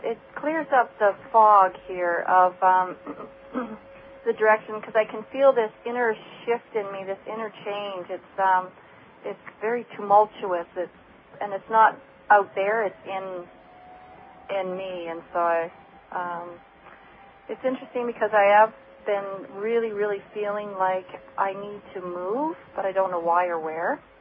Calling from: Alberta, Canada; Oh, Alberta, Canada.

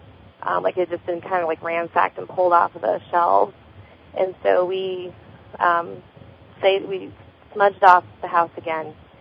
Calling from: Nebraska, United States; Yes, I'm from Nebraska.

